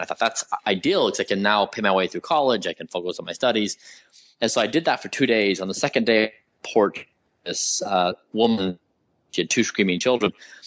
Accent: Utah, United States; We grew up in Utah, and we lived just the 45 minutes south of Salt Lake. We had a bunch of fields around us and we went out and did our own thing all the time.

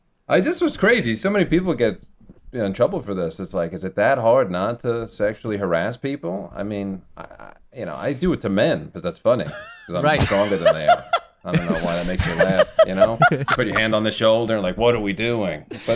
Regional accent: Staten Island, New York, United States; But growing up on the South Shore, in Staten Island, you go 50% points up.

